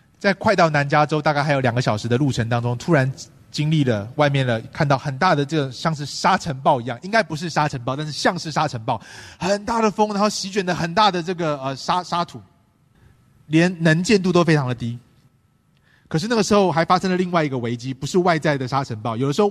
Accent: Taiwan; 可是当他们知道我从台湾来的时候

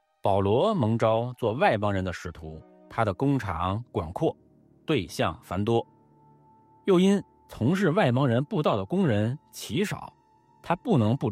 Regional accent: China; 我是中国人，我以自己为中国人而骄傲

